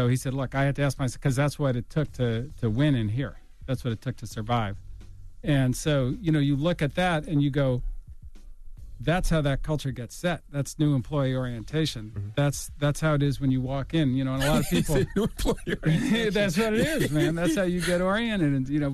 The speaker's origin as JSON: {"language": "English", "town": "Berkeley", "region": "California", "country": "United States", "tie": "born or raised there", "said": "I grew up in the East Bay, Berkeley, California, right next to Oakland. So I came up in kind of that thing."}